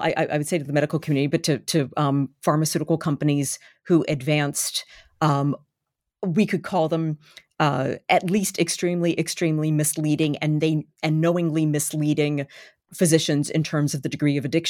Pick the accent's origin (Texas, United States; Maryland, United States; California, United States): Maryland, United States; Baltimore; Yes, it is my hometown, and also I'm living in the suburbs of the city